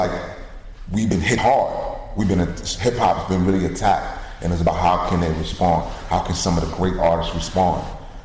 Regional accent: New York City, New York, United States; Growing up in East New York, you think that it's just you.

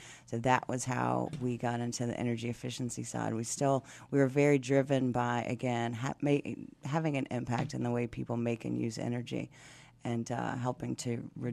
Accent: Lynchburg, Virginia, United States; now in North Carolina, United States; I grew up in Lynchburg, Virginia, so about 3 hours north of here, and I came here to attend NC State University and fell in love with the area and never left.

